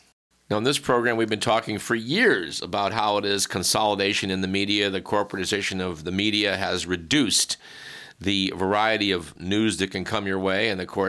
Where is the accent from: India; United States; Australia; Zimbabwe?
United States; California; here in the Bay Area, in fact, in my hometown